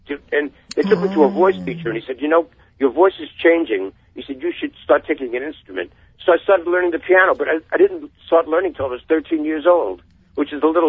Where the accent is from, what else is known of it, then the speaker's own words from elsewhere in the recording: Bronx, New York, United States; No, Bronx, New York.